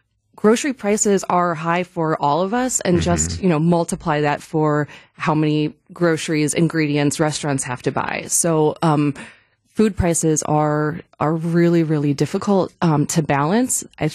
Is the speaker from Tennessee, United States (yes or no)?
no; Greenville, Ohio, United States; my first restaurant job was actually at a Ponderosa Steakhouse my hometown of Greenville, Ohio.